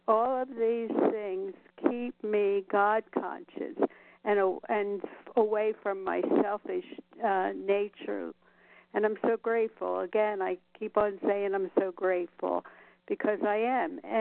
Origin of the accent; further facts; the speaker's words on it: Nevada, United States; I'm from Nevada